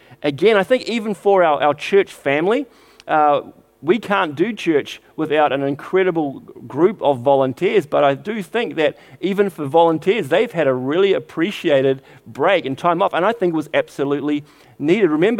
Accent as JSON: {"language": "English", "region": "Auckland", "country": "New Zealand", "tie": "born or raised there", "said": "It reminded me of growing up in Auckland in the early 80s."}